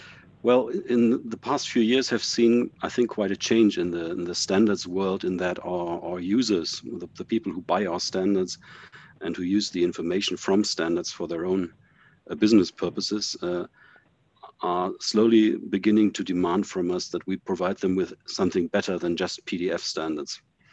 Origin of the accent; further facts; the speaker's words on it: Berlin, Germany; English is a second language; I'm from Berlin, Germany. So please excuse my rather modest command of English.